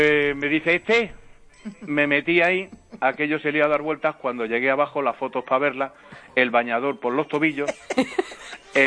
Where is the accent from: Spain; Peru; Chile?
Spain; Puertollano, Castilla-La Mancha; otra cosa que me confiere es que soy de Puerto Llano, con lo cual soy un tío valentoso a todo.